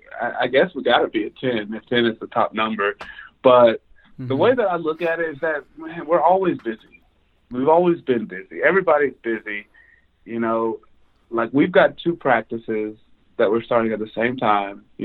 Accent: Dallas, Texas, United States; also born or lived in New Orleans / Houston / Memphis; I've been kind of spoiled. You know, I grew up in Dallas. I went to college in New Orleans. I went to dental school in Houston.

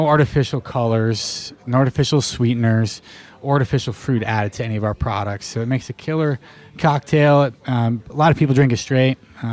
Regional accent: Pacific Northwest, United States; also born or lived in Nevada; So my background, I grew up in the Pacific Northwest, so that's true to my heart.

